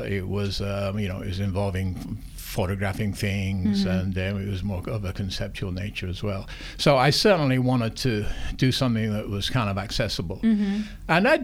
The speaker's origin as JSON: {"language": "English", "region": "England", "country": "United Kingdom", "also_born_or_lived": "Bahamas", "moved": "as an adult", "said": "Well, I'm originally from England. I came here in 1973 as a teacher of art, initially over in San Salvador"}